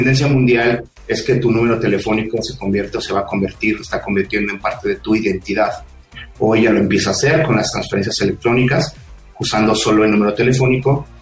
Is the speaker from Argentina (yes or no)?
no; Mexico; pues soy un ciudadano mexicano, como nosotros, como tu audiencia